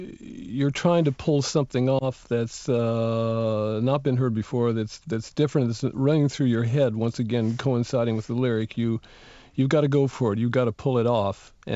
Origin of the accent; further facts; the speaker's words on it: United States; I am part of the landscape now. I don't think people think of me as American much here anymore.